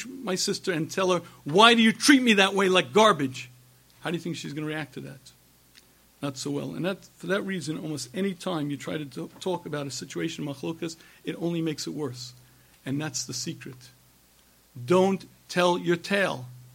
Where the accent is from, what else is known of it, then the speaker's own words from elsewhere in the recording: United States; When I grew up in America, anti-Semitism didn't exist.